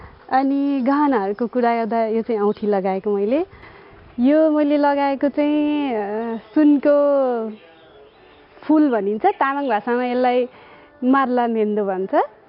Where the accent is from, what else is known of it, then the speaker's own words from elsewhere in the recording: Kavre, Bagmati, Nepal; हाम्रो मेरो घर चाहिँ काभ्रे हो